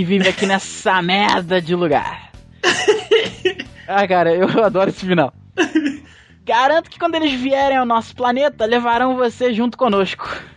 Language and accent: Portuguese; São Luís, Maranhão, Brazil; sou de São Luís, no Maranhão.